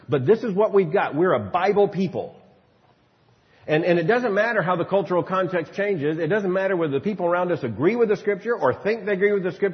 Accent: Florida, United States; I grew up in Florida near the Space Coast. I personally saw almost all the Apollo launches.

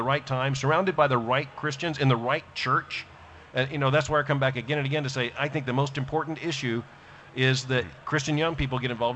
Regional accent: Louisville, Kentucky, United States; I said, "No." I said, "I'm from Louisville, Kentucky."

